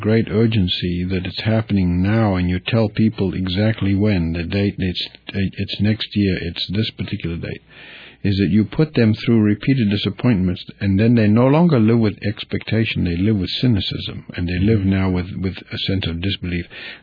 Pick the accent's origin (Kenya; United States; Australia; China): Kenya; when I was growing up in Kenya